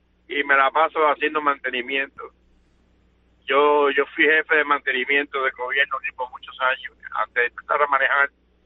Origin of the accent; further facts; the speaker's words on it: Cuba; y a todo mi pueblo de Cuba